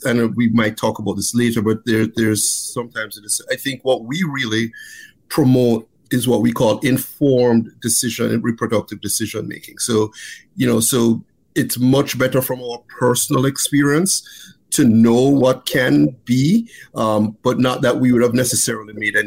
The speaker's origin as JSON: {"language": "English", "country": "Jamaica", "tie": "born or raised there", "said": "I grew up in Jamaica and I had a brother"}